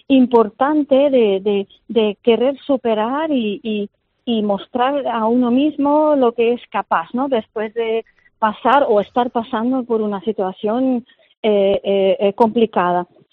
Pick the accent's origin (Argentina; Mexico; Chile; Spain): Spain; Tenerife, Canary Islands; somos un grupo de Tenerife